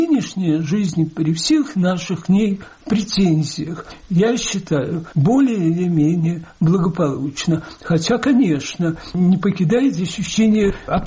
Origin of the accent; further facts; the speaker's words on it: Saint Petersburg, Russia; Я родился в Ленинграде, в больнице Рисмана на Петроградской. И всю жизнь провел здесь